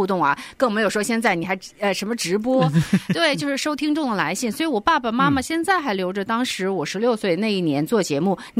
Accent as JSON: {"language": "Chinese", "town": "Lanzhou", "region": "Gansu", "country": "China", "said": "这不全是我们兰州人吗？"}